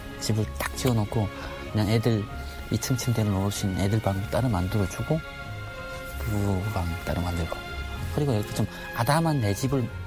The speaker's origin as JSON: {"language": "Korean", "town": "Chongjin", "region": "North Hamgyong", "country": "North Korea", "lives_now": "South Korea", "said": "그 외에는 굳이 뭐 내가 북한에서 온 누굽니다 이렇게 얘기를 안 해요."}